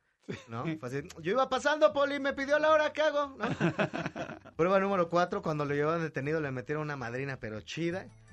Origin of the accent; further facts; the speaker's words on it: Iztapalapa, Mexico City, Mexico; Fíjate que yo soy de Iztapalapa.